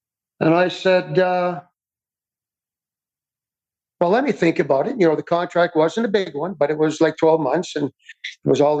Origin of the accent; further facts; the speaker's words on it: Montreal, Quebec, Canada; now in Kelowna, Canada; I moved to Kelowna in 1994, growing up in Montreal, thinking of going to Vancouver.